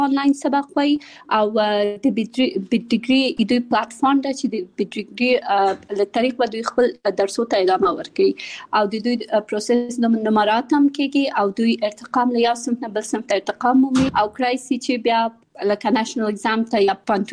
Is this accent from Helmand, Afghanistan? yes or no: no; Kabul, Afghanistan; also born or lived in Pakistan; د ملیحه اکاډمي بنسټ ایښودونکې یم. زه په کابل کې زیږیدلی یم